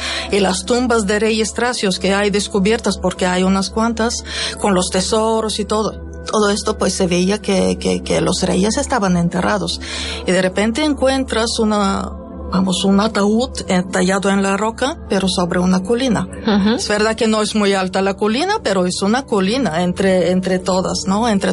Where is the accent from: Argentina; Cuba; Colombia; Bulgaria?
Bulgaria; now in Spain; yo vuelvo a Bulgaria y voy a ver esto porque está al lado de mi casa prácticamente.